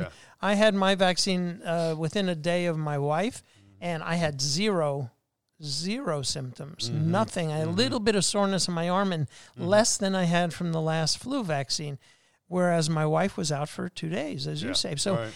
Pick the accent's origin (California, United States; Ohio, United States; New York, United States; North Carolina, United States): New York, United States; Brooklyn; Well, firstly, I grew up in Old Brooklyn. So I make that distinction because it's very, very different than the current Brooklyn.